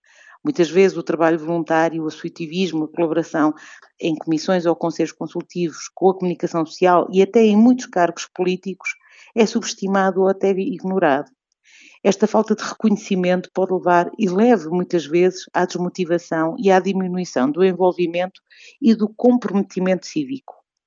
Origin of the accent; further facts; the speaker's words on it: Guarda, Portugal; mas para mim, que sou da Guarda, esta altura é a do São João.